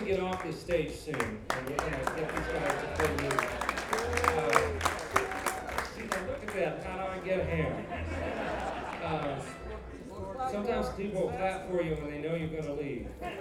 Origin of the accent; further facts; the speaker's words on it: West Virginia, United States; the shy, quiet country boy that is from my home state of West Virginia, and I used to play some music.